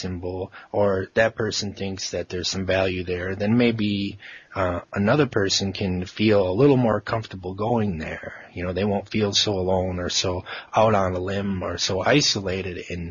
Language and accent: English; Alpena, Michigan, United States; born there; though I was born here in America, in Michigan specifically, Alpena, Michigan, to get even more specific, the 45th parallel.